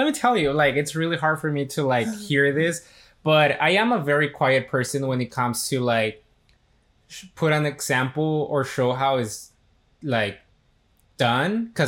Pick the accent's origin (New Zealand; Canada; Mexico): Mexico; So I was like, it's a little embarrassing because like I am from Mexico. I'm coming from Mexico. I have no excuse. Like, my family still speaks Spanish.